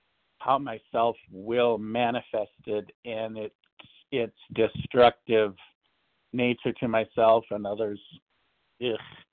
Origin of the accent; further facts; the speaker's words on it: Minnesota, United States; I am from Minnesota, Yasher, you betcha. Yeah, it's cold up here, I tell you what.